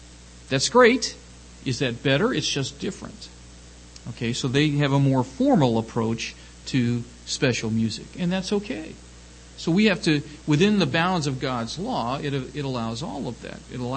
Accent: Ohio, United States; because we're from Southern Ohio, we can all enjoy that, all right?

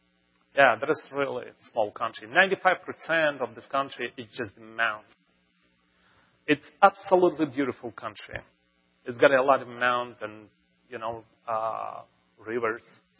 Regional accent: Tajikistan; born there; English is a second language; I was born in Tajikistan. I was born in a family who never believed for a God.

